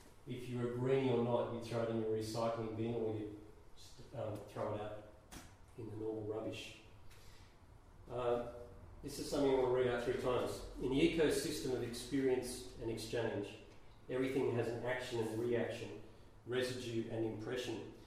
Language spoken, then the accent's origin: English; Tasmania, Australia; I'm from Tasmania, I'm Australian, I'm here on sabbatical.